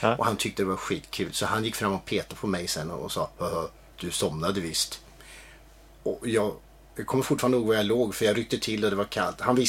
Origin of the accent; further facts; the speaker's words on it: Hallsberg, Örebro County, Sweden; Jag hade extra timmar i idrott hemma i Hallsberg.